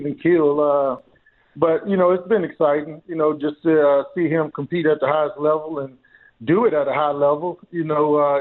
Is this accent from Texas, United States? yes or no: yes; Marshall, Texas, United States; I did grow up in Texas. I grew up in East Texas, in Marshall, Texas, and most of my family now lives in the Dallas-Fort Worth area.